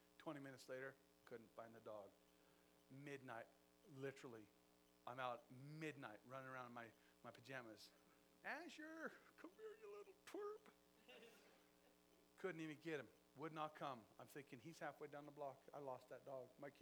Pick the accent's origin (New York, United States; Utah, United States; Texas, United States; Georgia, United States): Utah, United States; Price; born there; I made it out. I was born in Price. I've now seen other parts of the world.